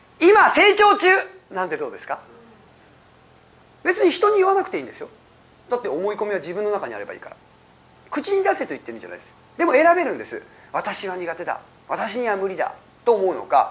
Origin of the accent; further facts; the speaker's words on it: Higashimurayama, Tokyo, Japan; 僕の実家は東村山、かみさんの実家は石巻なんですけどね。